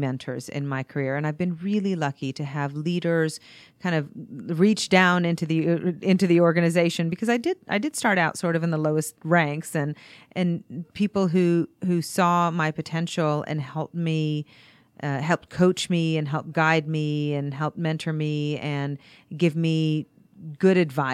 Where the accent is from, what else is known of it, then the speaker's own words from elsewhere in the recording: Saudi Arabia; now in United States; I was born and raised actually in Saudi Arabia.